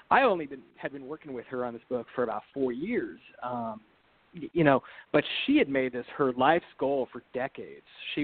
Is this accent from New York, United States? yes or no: yes; Brooklyn, New York, United States; So I grew up in Brooklyn, New York, and it was a pretty, pretty ordinary background.